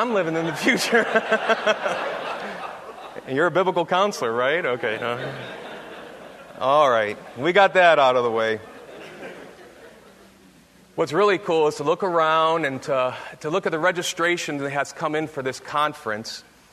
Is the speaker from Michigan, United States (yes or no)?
yes; Michigan, United States; He's still upset that I said I'm from Michigan.